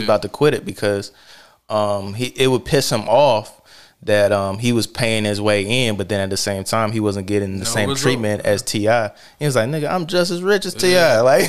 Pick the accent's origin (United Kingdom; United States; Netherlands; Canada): United States; the South; you know, I'm from the South. I feel like you should have at least 4 guns.